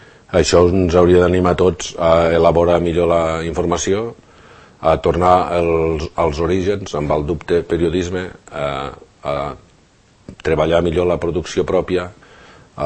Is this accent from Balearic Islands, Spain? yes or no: no; Lleida, Catalonia, Spain; now in Sant Cugat, Spain; Tots som de Lleida i jo vivia a Barcelona i vam decidir que que estan tan a prop, quasi millor junts